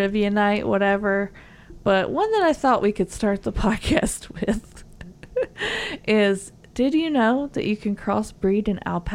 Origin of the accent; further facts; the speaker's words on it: the South, United States; accent: southern; I did not butcher that with my southern accent at all.